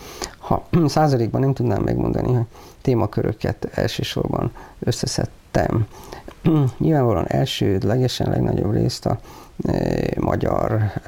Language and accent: Hungarian; Miskolc, Borsod-Abaúj-Zemplén, Hungary; now in Nyíregyháza, Hungary; Nem vagyok nyíregyházi, miskolci vagyok, véletlenszerűen kerültem ide, itt volt állás.